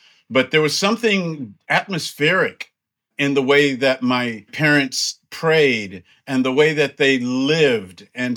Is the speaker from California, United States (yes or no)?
yes; California, United States; my parents came from the Jim Crow South, and here we were living, growing up in California.